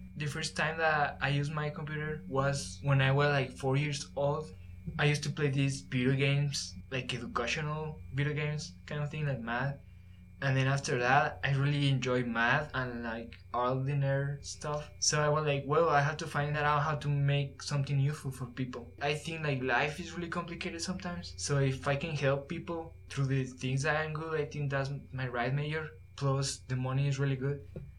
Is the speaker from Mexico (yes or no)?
yes; Mexico; now in United States; I'm from Mexico. I am a freshman also here at the UNC